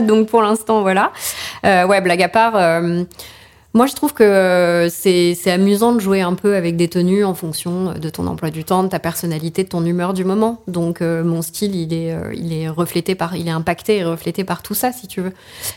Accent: Albi, Occitanie, France; born there; je suis parisienne de cœur en réalité et pas de naissance. Ma famille est parisienne, mais mon père a trouvé son premier job à côté de Toulouse. Donc, je suis albigeoise, coming out régionale. mais j'ai pas d'autres racines que celle d'y être née

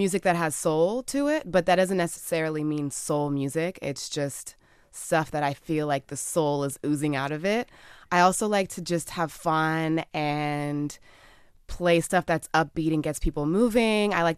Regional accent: California, United States; A lot of the music that's close to my heart is the Bay Area music that I listened to when I was growing up in the 90s.

